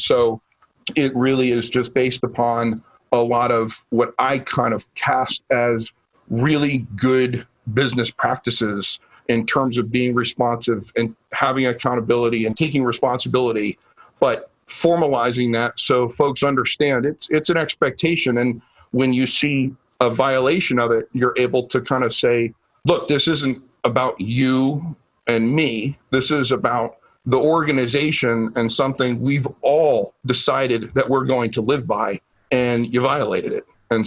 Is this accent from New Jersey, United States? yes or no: yes; New Jersey, United States; Like I said, I grew up outside New York City in New Jersey